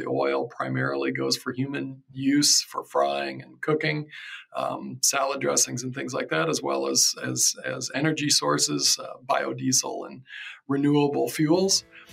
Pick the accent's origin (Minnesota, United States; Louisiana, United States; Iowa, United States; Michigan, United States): Iowa, United States; I grew up in Iowa on a corn and soybean farm there.